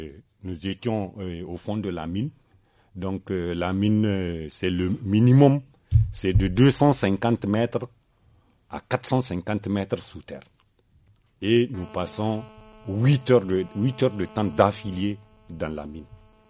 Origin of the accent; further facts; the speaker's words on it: Niamey, Niger; Bon, je suis de Niamey. Je suis né, j'ai grandi à Niamey.